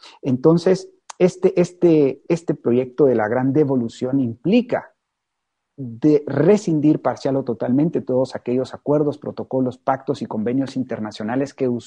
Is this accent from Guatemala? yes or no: yes; Guatemala; Ya somos muchos guatemaltecos que estamos trabajando en este gran proyecto histórico, histórico para Guatemala